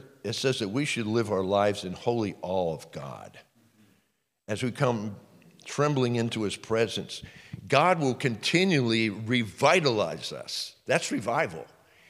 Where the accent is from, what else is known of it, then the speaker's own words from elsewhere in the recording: United States; Like, as an American, I have no clue what that means, you know, because we don't like to tremble at anything.